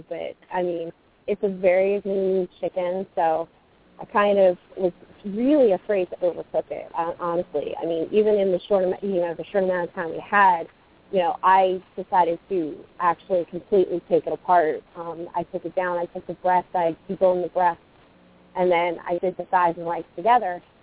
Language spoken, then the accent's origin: English; Pennsylvania, United States; But yeah, I grew up in outside of Philadelphia, and that's where I still live.